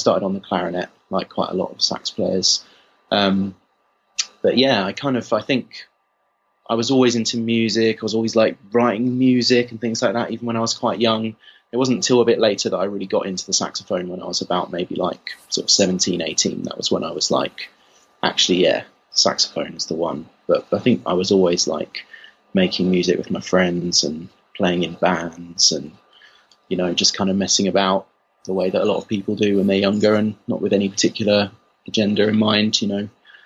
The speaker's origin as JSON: {"language": "English", "town": "Watford", "region": "East of England", "country": "United Kingdom", "said": "And then my one was in Watford. I'm from Watford, and this was at Watford Boys Grammar School, and he used to run this jazz group."}